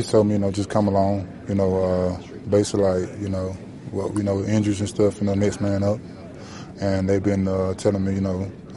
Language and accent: English; Jacksonville, Florida, United States; Yeah, I'm from Jacksonville.